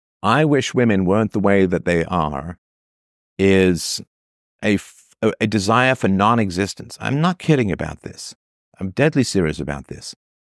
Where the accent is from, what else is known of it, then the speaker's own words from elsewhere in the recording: England, United Kingdom; growing up in England in the late 60s and the early 70s